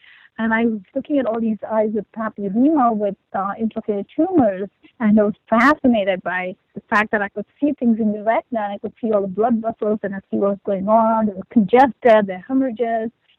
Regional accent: India; I grew up in India, and I wanted to be a physician since I was probably 3 or 4 years of age.

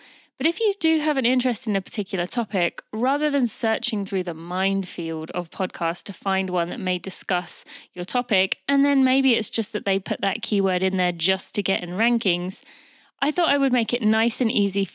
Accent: United Kingdom; now in United States; I'm obviously British as well, but many people know that I live in the US.

